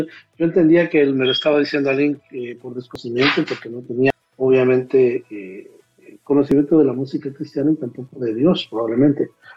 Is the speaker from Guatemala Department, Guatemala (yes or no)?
yes; Guatemala City, Guatemala Department, Guatemala; estudié canto en el conservatorio en mi país, yo soy de la ciudad de Guatemala